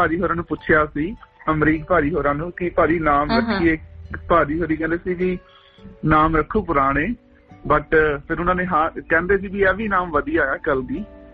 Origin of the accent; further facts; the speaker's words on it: Patiala, Punjab, India; ਮੈਂ ਪਟਿਆਲੇ ਤੋਂ ਹੀ ਆ, ਮੇਨ ਯੂਨੀਵਰਸਿਟੀ ਦੇ ਬਿਲਕੁਲ ਨਾਲ ਆ ਜੀ, ਮੇਰਾ ਫੋਕਲ ਪੁਆਇੰਟ ਪਟਿਆਲਾ, ਪਿੰਡ ਹੈਗਾ ਸਾਡਾ ਅਲੀਪੁਰ।